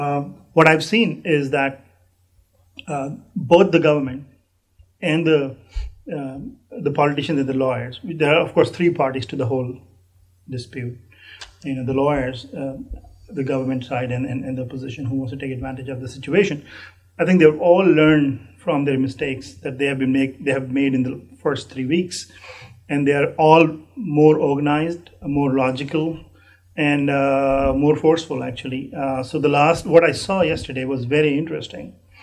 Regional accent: Pakistan; Well, we know that we are all Pakistanis, and there is no such thing as a Pakistani without an opinion.

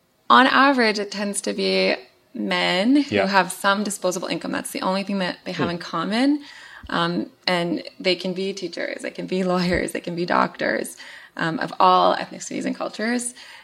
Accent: Winnipeg, Manitoba, Canada; it was also happening in my hometown and actually literally in my backyard in Winnipeg

